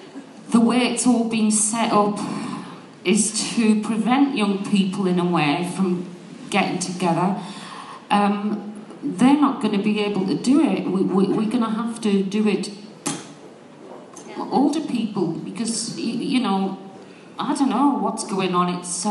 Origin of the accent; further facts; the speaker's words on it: Newcastle, North East England, United Kingdom; I'm from Newcastle, in that area.